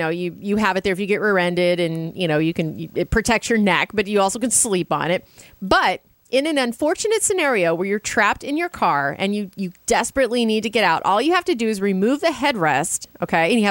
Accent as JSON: {"language": "English", "region": "Midwest", "country": "United States", "said": "I'm from the Midwest. We didn't even use backpacks."}